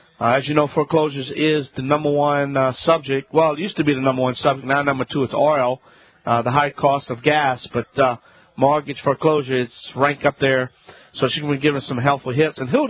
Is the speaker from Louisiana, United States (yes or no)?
yes; Louisiana, United States